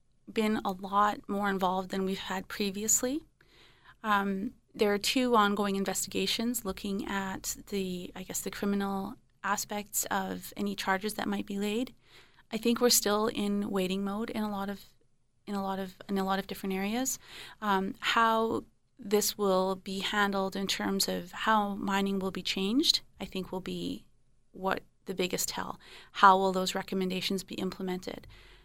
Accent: British Columbia, Canada; born or raised there

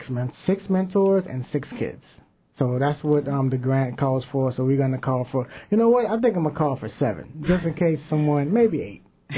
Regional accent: New Orleans, Louisiana, United States; We are from New Orleans. And it's pretty tough growing up there.

